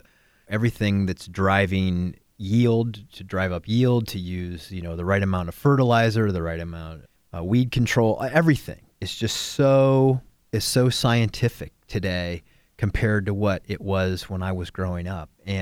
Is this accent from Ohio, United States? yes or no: yes; Montpelier, Ohio, United States; Well, as you know, I grew up in Montpelier, Ohio, which is a very rural community.